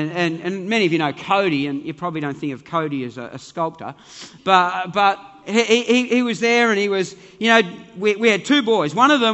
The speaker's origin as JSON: {"language": "English", "town": "Devonport", "region": "Tasmania", "country": "Australia", "tie": "born or raised there", "said": "I grew up in Devonport, and we used to talk about Tulla, people from Tulla."}